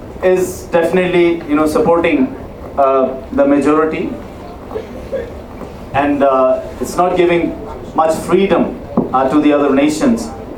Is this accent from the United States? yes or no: no; Pakistan; I hope you understand that I'm from Pakistan.